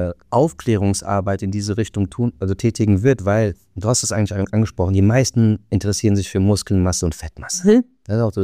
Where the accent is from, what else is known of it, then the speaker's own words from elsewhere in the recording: South Korea; now in Germany; Und wir wohnen ja, also wir kommen ja eigentlich aus Korea.